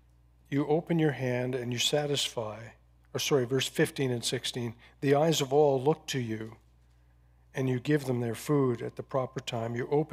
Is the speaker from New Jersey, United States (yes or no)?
no; Texas, United States; I'm from Texas, so that's why I said you all have a handout.